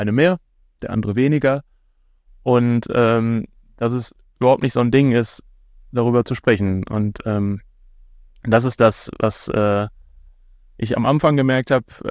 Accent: Bochum, North Rhine-Westphalia, Germany; die Menschen in meiner Heimatstadt das so nachvollziehen können. Also ist Bochum quasi so meine

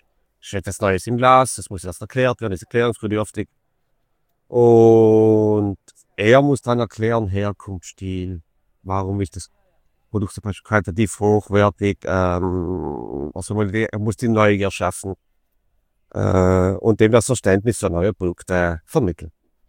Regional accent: Trentino-Alto Adige, Italy; Ich komme aus Südtirol

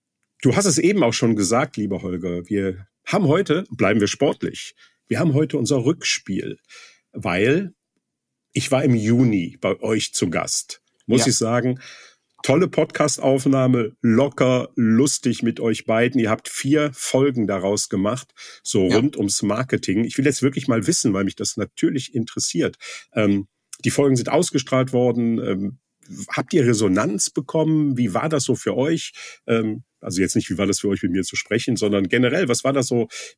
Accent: Leverkusen, North Rhine-Westphalia, Germany; wir kommen beide aus Leverkusen, wir waren auf dem gleichen Gymnasium, wir haben im gleichen Verein in Leverkusen Handball gespielt

